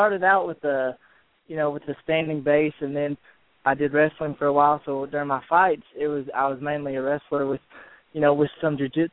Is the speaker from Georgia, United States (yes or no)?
no; Virginia, United States; also born or lived in Louisiana / Chicago; I lived in outside Chicago for a while. I was born in Louisiana, and I lived in Southwest Virginia for most of my life. So I got kind of a big mix and jumble of things, I guess.